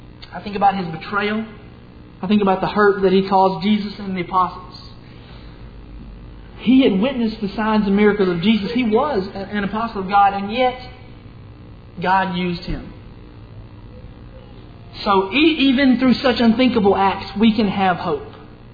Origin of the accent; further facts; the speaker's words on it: Bradley, Arkansas, United States; I'm from Bradley. Bradley, Arkansas, it's a town of about 600 people.